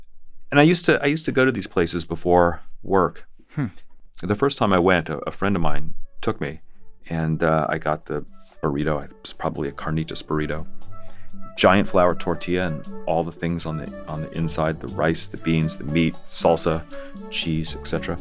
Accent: Colorado, United States; growing up in Colorado, this is not how we ate burritos.

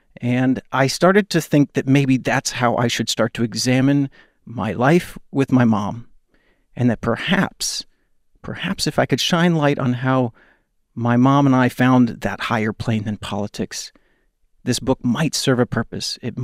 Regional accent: Texas, United States; For a little gay boy growing up in Texas, it was about as stacked a deck as you could get, I'll tell you that.

